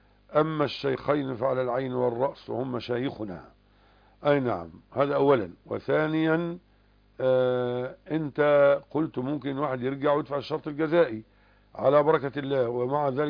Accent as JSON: {"language": "Arabic", "country": "Egypt", "said": "لا، صار عندنا في مصر الآن من باب الإلزام."}